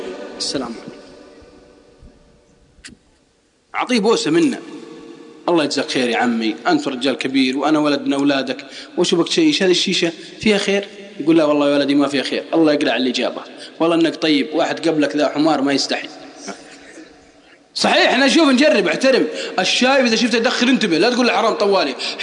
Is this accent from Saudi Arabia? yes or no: yes; Al-Qassim, Saudi Arabia; والله أني أعرف ناس عندنا في القصيم